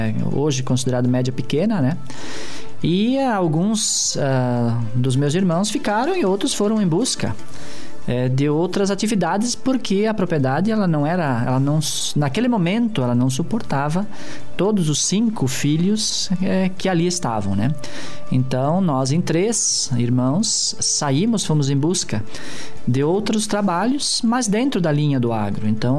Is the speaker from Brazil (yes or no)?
yes; Iraceminha, Santa Catarina, Brazil; Eu nasci na região, né? Sou de Iraceminha, natural.